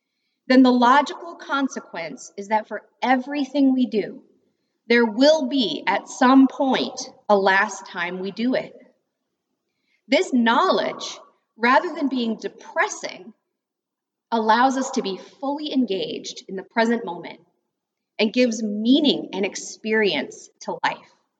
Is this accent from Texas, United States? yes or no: yes; Texas, United States; now in Wisconsin, United States; Trust me, I grew up in Texas, and I always enjoyed the spring, but here in Wisconsin, the emerging of the flowers seems downright miraculous.